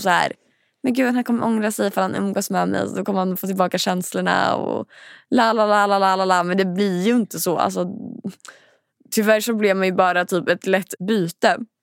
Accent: Linköping, Östergötland, Sweden; när jag bodde hemma i Linköping

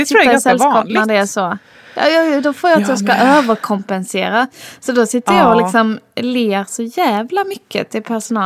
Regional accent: Stockholm, Stockholm County, Sweden; accent: Stockholmska; Alltså, jag pratar stockholmska.

